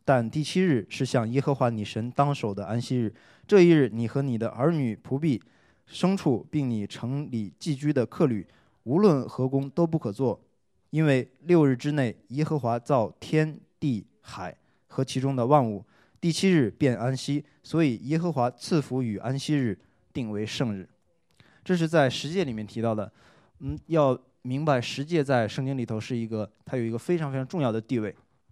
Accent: China; 我们中国人的概念是属于星期日，然后前面是星期一到星期六

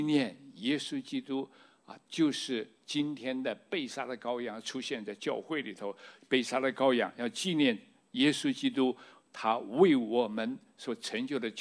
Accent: China; 我们中国人蒙恩，日本人蒙恩了

